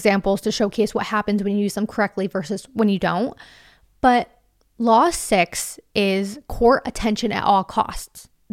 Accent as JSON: {"language": "English", "region": "Connecticut", "country": "United States", "tie": "born or raised there", "said": "I live in a pretty small town in Connecticut. I live right next to my hometown that I grew up in that's of bigger size, but it's all kind of meshed into one. It's very New England."}